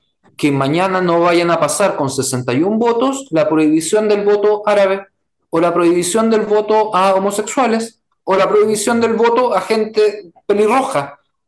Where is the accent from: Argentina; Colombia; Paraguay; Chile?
Chile; yo soy chileno